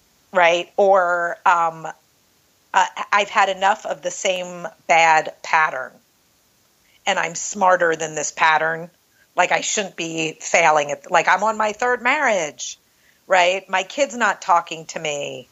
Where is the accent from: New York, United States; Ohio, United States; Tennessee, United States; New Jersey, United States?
New York, United States; So I am a funny little barely 5'4", New York Jew. I think he can hear it, right? I can't rub that off on me.